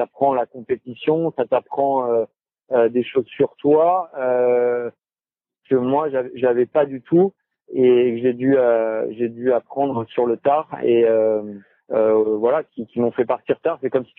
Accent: Cannes, Provence-Alpes-Côte d'Azur, France; De Cannes.

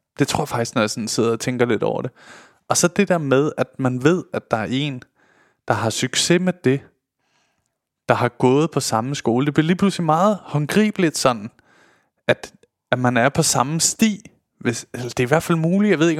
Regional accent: Solrød, Zealand, Denmark; Vi er begge to fra Solrød af.

